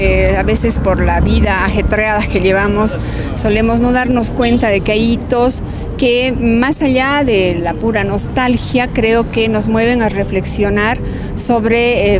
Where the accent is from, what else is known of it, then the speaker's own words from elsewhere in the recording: Bolivia; que nos tocan como bolivianos hoy.